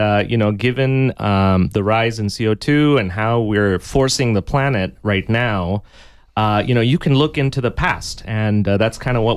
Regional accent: India; now in Tucson, United States; And growing up in India, we have our own monsoon over there, just like here in Tucson, but it's a much larger system.

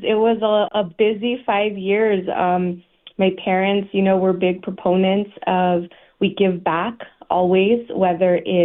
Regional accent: Douglas, Arizona, United States; also born or lived in Agua Prieta, Mexico; Yes, I grew up in Douglas. I was actually born in Agua Prieta, so right across the border. My parents moved to Arizona when I was about 5 years old

